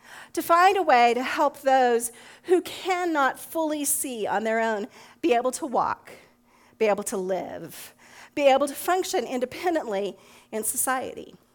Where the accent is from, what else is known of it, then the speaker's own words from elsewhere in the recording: Alamogordo, New Mexico, United States; I grew up in Alamogordo, New Mexico, home of a state institution.